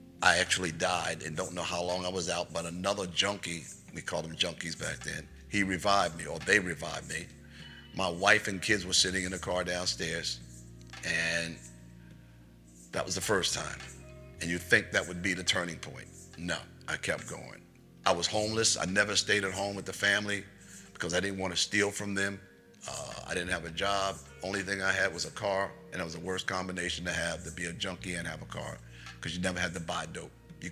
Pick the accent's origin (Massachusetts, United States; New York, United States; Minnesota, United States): New York, United States; Born and raised in New York, met a New Yorker in the service, and he introduced me to heroin